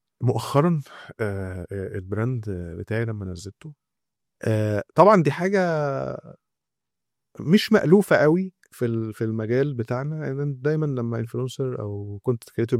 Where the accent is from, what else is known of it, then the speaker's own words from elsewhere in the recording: Alexandria, Alexandria Governorate, Egypt; لأن أنا من اسكندرية يعني، في اسكندرية الماركت بتاع الشغل فيها محدود شوية،